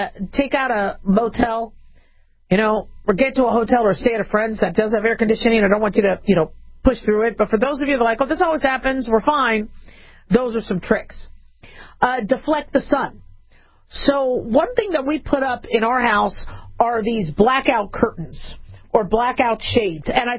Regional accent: Phoenix, Arizona, United States; also born or lived in Las Vegas, United States; Because I grew up in Phoenix and Vegas, and unless it's 120 degrees, I don't get bothered by it.

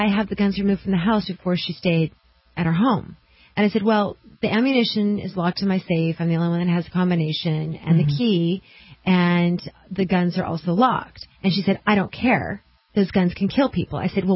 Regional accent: California, United States; also born or lived in San Diego; Yes, I'm from California, so definitely.

